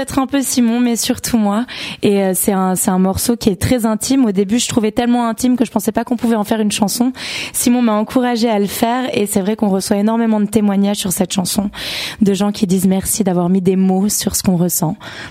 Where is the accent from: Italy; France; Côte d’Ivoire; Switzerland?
Switzerland; On est arrivés hier soir de la Suisse, oui.